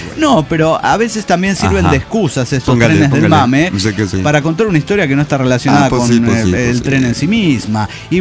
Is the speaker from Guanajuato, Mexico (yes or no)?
no; Ixcaquixtla, Puebla, Mexico; es en honor a mi tatarabuelo en mi pueblo, Iscaquistla, que significa oye, ven acá.